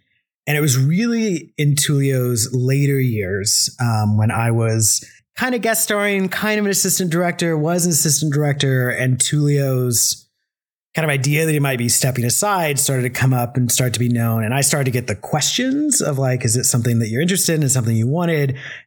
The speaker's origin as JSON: {"language": "English", "region": "Texas", "country": "United States", "tie": "born or raised there", "said": "I grew up in Texas, like very different camps down there, like vacation Bible school sort of camps, very different."}